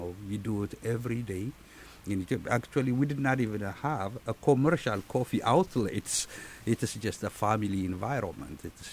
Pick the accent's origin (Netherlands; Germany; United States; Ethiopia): Ethiopia; I'm from Ethiopia.